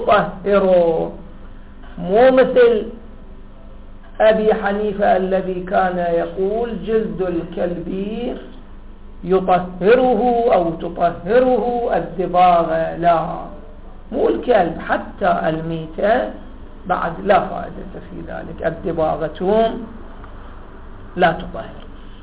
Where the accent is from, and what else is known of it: Iraq